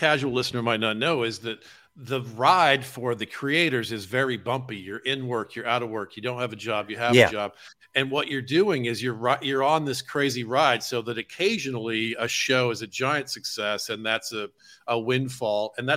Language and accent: English; United States; Yeah, so true, but because we grew up in America, we associate jobs with healthcare